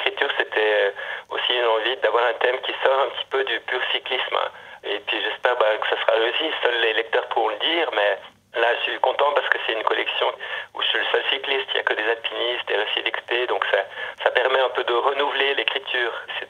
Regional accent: Geneva, Switzerland; born there; parce que je suis né à Genève, donc on bute contre les montagnes

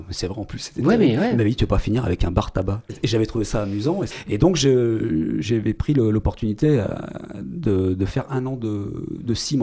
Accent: Nouvelle-Aquitaine, France; moi je suis de Charente-Maritime, je suis né en Charente-Maritime. Donc au départ j'étais à Bordeaux

